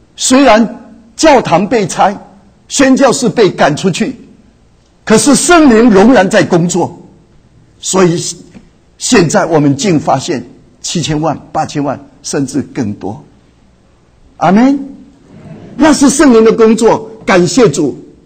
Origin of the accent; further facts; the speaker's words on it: Taiwan; born there; 想想我出生的地方台湾，